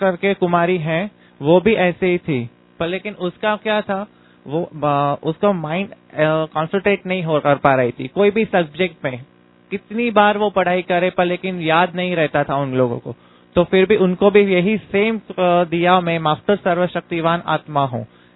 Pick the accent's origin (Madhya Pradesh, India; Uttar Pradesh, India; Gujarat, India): Gujarat, India; Katlal; मैं कटलाल गांव से हूँ, नडियाद सॉप जोन आता है हमारा, गुजरात से है।